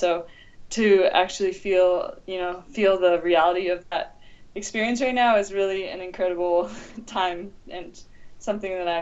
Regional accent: Washington, United States; So we grew up in the Metha Valley in Washington, and we had a couple women training on the U.S. ski team and the Olympic team at the time.

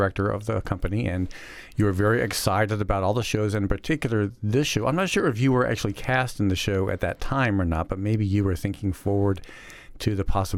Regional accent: South Carolina, United States; Yeah, I am. I'm from South Carolina. And I've lived in towns like this as well.

